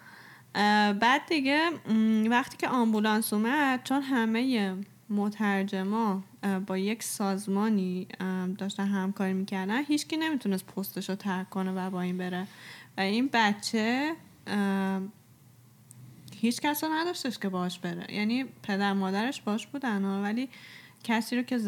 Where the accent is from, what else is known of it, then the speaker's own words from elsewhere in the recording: Iran; براش گفتم که چون ما ایرانیم اینجوری میشه